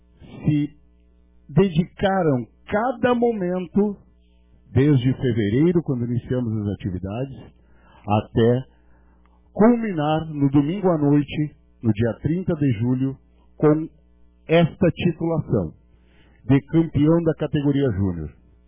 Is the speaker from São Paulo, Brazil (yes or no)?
no; Rio Grande do Sul, Brazil; não somos de família tão tradicional, gauchesca, mesmo sendo gaúcho nato